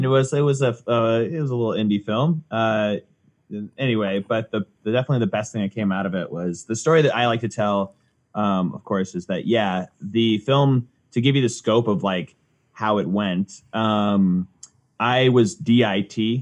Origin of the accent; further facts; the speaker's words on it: Duxbury, Massachusetts, United States; I grew up in Duxbury, Massachusetts